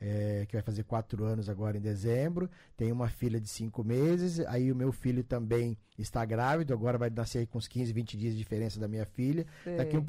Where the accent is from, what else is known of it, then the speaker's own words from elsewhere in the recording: Assis Chateaubriand, Paraná, Brazil; born there; A gente morava lá, eu sou nascido em Assis Chateaubriand